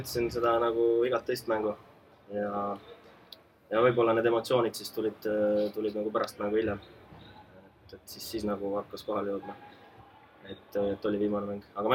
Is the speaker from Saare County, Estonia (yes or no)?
yes; Saare County, Estonia; olen Saaremaal sündinud ja üles kasvanud siin koolis käinud. Ja siia ma olen jäänud, et kuskilt mujalt ei ole huvi tuntud.